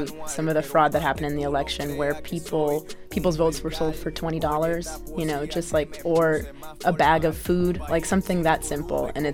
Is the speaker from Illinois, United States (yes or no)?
yes; Chicago, Illinois, United States; born there; I am Dominican. I was born in Chicago, but both my parents are from Santiago.